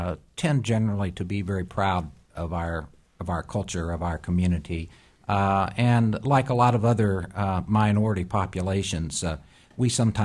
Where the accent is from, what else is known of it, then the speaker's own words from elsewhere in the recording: Ohio, United States; also born or lived in West Virginia; Well, Ohio was never quite home for us. Every other weekend, my family was going back home to West Virginia, and Ohio was a strange land to us.